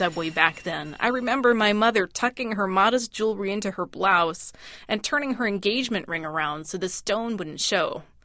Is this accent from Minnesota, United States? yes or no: no; New York City, New York, United States; I like to kvetch as much as any New Yorker, but to be fair, the subway system has improved vastly since I was a kid in the 1970s.